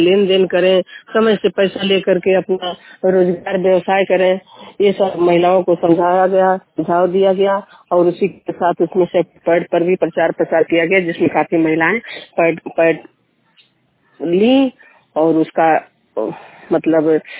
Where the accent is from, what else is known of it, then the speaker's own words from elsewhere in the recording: Bharatpur, Uttar Pradesh, India; हम बस्ती जनपद के ग्राम भरतपुर से हैं।